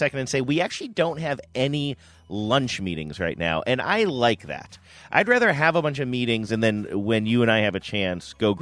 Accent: Cleveland, Ohio, United States; Growing up in Cleveland, it's always fun to be back in the Midwest.

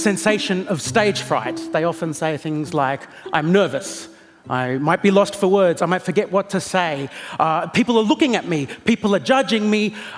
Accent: Australia; I am an Australian comedian.

